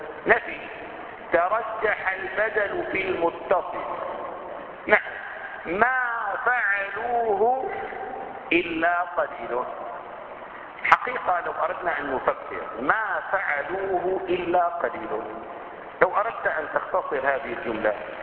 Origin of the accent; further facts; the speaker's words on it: Damascus, Damascus Governorate, Syria; أنا مرة كان أحد الولاة عندنا في دمشق وكان قد فعل دعوة لبعض العلماء